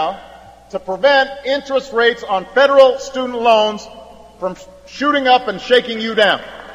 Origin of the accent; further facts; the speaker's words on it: Chicago, Illinois, United States; I'm glad that my hometown of Chicago will get to return the hospitality